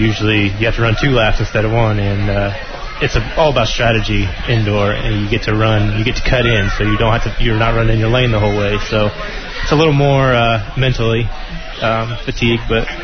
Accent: Troy, Kansas, United States; I'm from Troy, Kansas. When I started looking for colleges, I kind of came up here, and it's not too far from home.

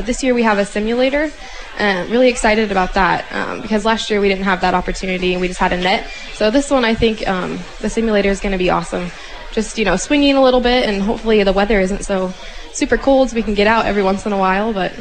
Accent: Richmond, Missouri, United States; I'm from Richmond, Missouri, Wausau, Missouri. Yeah. That's where I graduated high school from.

